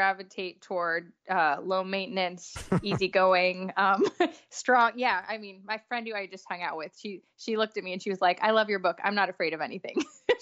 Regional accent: New York, United States; also born or lived in Los Angeles, United States / Miami, United States; now in Nashville, United States; I grew up in New York, LA, and Miami. So Nashville is the smallest town I've ever lived in.

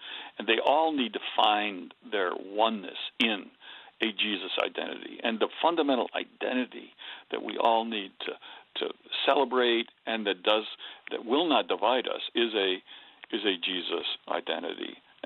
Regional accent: Wales, United Kingdom; I'm Welsh and I don't know what you are, but we all have different identities.

